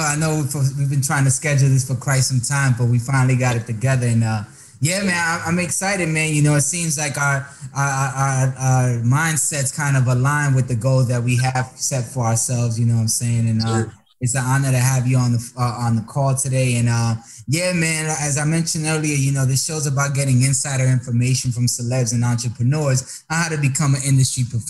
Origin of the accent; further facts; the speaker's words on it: Dominican Republic; Yeah, Dominicano here, Papi.